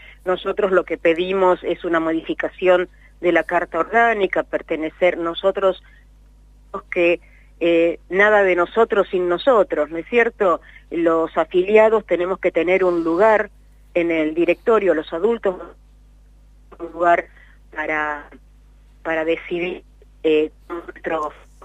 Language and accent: Spanish; Argentina; como pobres argentinas